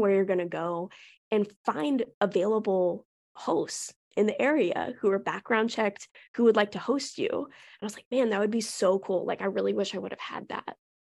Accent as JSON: {"language": "English", "country": "United States", "said": "Like I have a backpack and I'm American."}